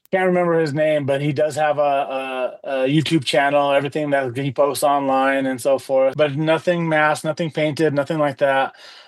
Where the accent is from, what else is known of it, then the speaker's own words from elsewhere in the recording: Loveland, Colorado, United States; Growing up in Loveland is just a little 20-minute drive out east and whatnot, and that was the best.